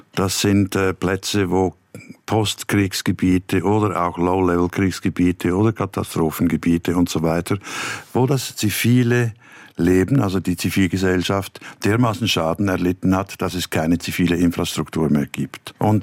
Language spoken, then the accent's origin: German; Switzerland; Berge ganz wichtig für mich als Schweizer.